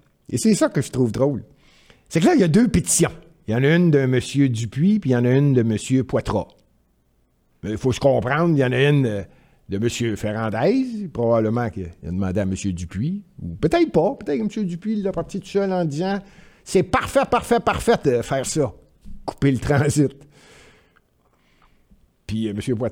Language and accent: French; Montreal, Quebec, Canada; je suis né à Montréal, puis c'est chez nous, ça, le plateau Mont-Royal.